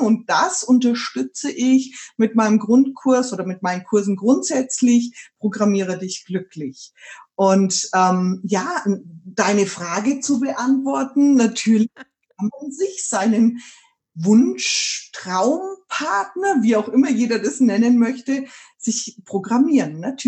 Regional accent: Bavaria, Germany; now in Neumarkt, Germany; Ich bin aus der Nähe von Nürnberg. Ich wohne hier mit meiner Familie in Neumarkt.

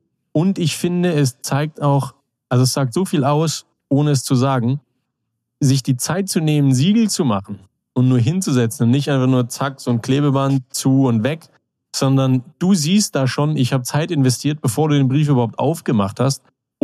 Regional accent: Konstanz, Baden-Württemberg, Germany; also born or lived in Hesse; Ich bin aus Konstanz, eigentlich gebürtiger Hesse.

